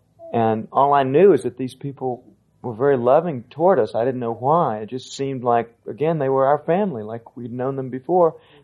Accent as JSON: {"language": "English", "town": "Hope Valley", "region": "North Carolina", "country": "United States", "tie": "born or raised there", "said": "in addition to growing up in Hope Valley in North Carolina, remembering getting hit with a rock near my eye."}